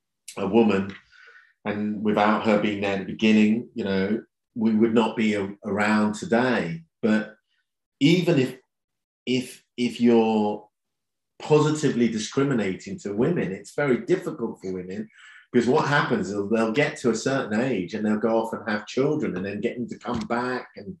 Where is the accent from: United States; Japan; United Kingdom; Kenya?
United Kingdom; Charlton, London; also born or lived in Malaysia; When I came back from Malaysia, we had a fantastic life, you know, we lived in a big house. And then my mum brought us back as a single parent, and we lived in a council flat in Charlton, you know.